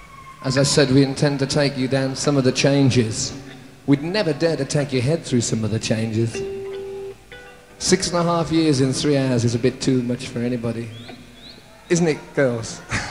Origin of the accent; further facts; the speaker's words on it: Wales, United Kingdom; As we Welsh would have it.